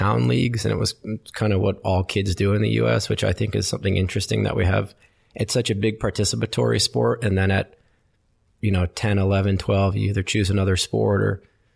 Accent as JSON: {"language": "English", "town": "Westfield", "region": "New Jersey", "country": "United States", "tie": "born or raised there", "said": "I grew up in New Jersey, in a town called Westfield. In the mid-90s, early to mid-90s, it was a bit of a soccer hotbed."}